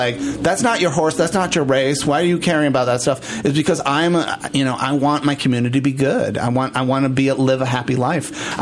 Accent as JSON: {"language": "English", "country": "Puerto Rico", "said": "You know, I come from Puerto Rico. I've seen that already."}